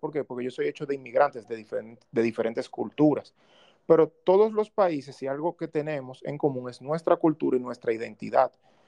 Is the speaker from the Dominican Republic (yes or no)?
yes; Dominican Republic; nosotros, como dominicanos que tenemos nuestra identidad